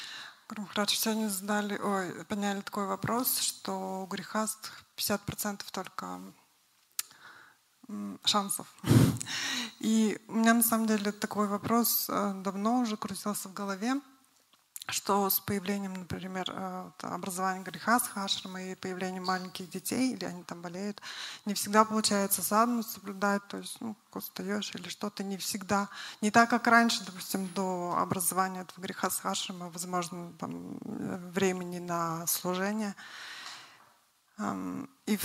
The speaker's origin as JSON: {"language": "Russian", "town": "Izhevsk", "region": "Udmurtia", "country": "Russia", "said": "Я из Ижевска."}